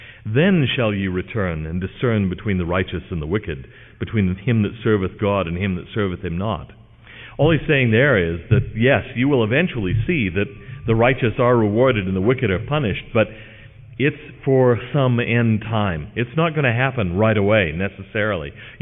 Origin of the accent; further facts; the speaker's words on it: California, United States; which I encountered a lot growing up in California.